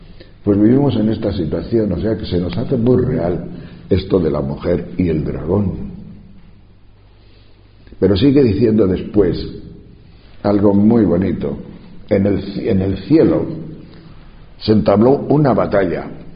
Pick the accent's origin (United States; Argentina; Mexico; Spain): Spain; Tejerina, Castile and León; El Pico de las Palabras es un pico que hay en mi pueblo, alto. Mi pueblo es muy de montaña.